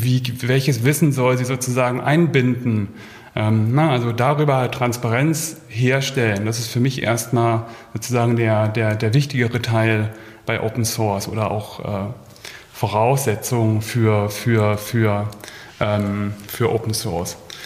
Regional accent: Hamburg, Germany; now in Berlin, Germany; Ich komme ursprünglich auch aus Hamburg, lebe aber seit 2005 hier in Berlin.

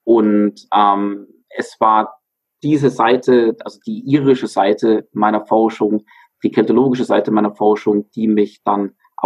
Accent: Bavaria, Germany; born there; bin auch tatsächlich gebürtiger Bayer und jetzt im Alpenvorland wieder ansässig, nachdem ich zwischendurch 10 Jahre fast im Ausland war.

